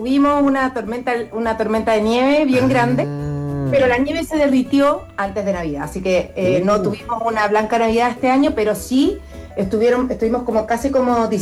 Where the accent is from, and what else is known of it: Chile; now in Pittsburgh, United States